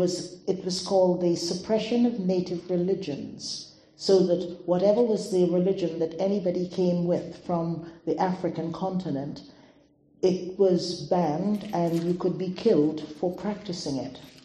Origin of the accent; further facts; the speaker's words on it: Guyana; I'm not Welsh. I've come from the old British Guiana in South America, next door to Brazil and Venezuela. It used to be a British colony. It is now called Guyana.